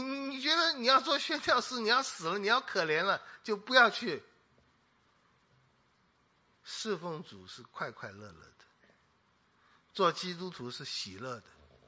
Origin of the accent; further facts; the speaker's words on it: China; 那以我们中国人的个性，全世界人的个性，一定都会说，我们要做那个好撒玛利亚人。